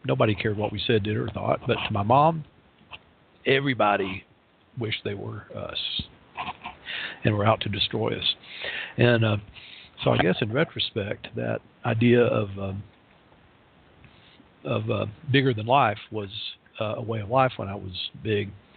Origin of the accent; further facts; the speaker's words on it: Tennessee, United States; Now, bear in mind that I come from the part of the country that outlawed evolution. I come from East Tennessee.